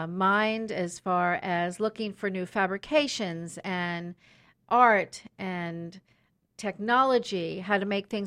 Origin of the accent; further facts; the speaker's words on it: Philadelphia, Pennsylvania, United States; studied graphic design and animation and segued into the fashion industry where I grew up in Philadelphia.